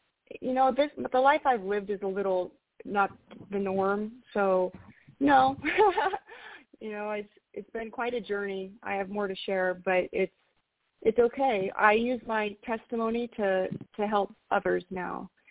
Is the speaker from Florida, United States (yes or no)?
no; Anchorage, Alaska, United States; I was born and raised in Anchorage. And I moved around a lot, Kenai, Soldotna. I moved all over Alaska.